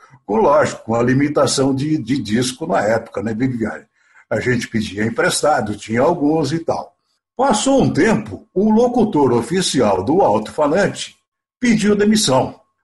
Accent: Duartina, São Paulo, Brazil; also born or lived in Jaú; eu apenas nasci em Jaú. E minha vida toda foi em Duartina, uma pequena cidade hoje com 12.500 habitantes, próxima a Bauru, 35 quilômetros de Bauru.

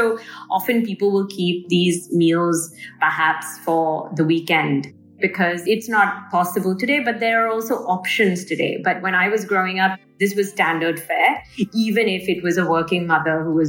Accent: Dubai, United Arab Emirates; If I looked at my own upbringing, and I grew up in Dubai with a working mother

